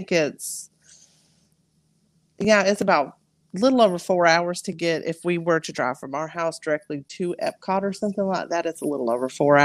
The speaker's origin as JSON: {"language": "English", "region": "Florida", "country": "United States", "tie": "born there", "also_born_or_lived": "Whidbey Island, Washington", "said": "Well, my dad was in the Navy. So I was born in Florida, but my dad was in the Navy. So we were military brats."}